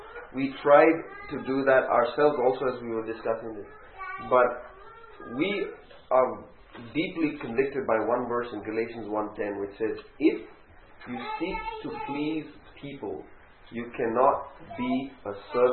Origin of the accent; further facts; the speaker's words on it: India; Me being an Indian, I had to sacrifice and surrender the way I know people view me and my culture, being a patriarchal society where men many ways look down on women and treat women as second class. I wanted to be an enlightened Indian.